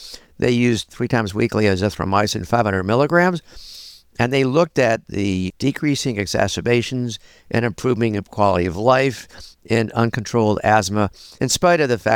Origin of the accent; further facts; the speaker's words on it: Atlanta, Georgia, United States; I'm from Atlanta, and right now I'm an adjunct faculty at Emory